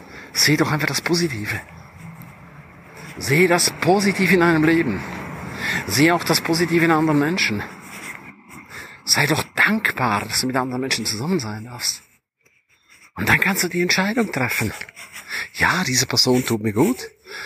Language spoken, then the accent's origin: German; St. Moritz, Graubünden, Switzerland; Ich bin ein absoluter Fan von St. Moritz. Nicht nur, weil ich da aufgewachsen bin. Nicht nur, weil das meine Heimat ist.